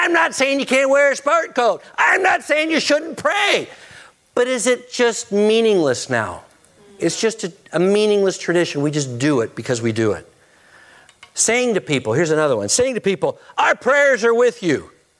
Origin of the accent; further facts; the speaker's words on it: United States; Well, I'm an American, I get a vote.